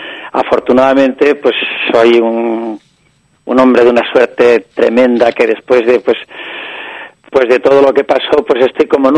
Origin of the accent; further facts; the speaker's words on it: Andalusia, Spain; Eso hirviendo, porque soy andaluz. Y entonces, a los andaluces nos gusta cosa extraña porque hace mucho calor en Andalucía.